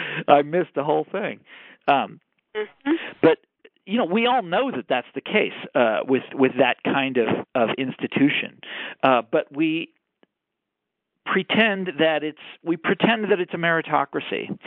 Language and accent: English; Kansas City, Missouri, United States; I'm from, you know, I'm from Kansas City and he's from here and whatever.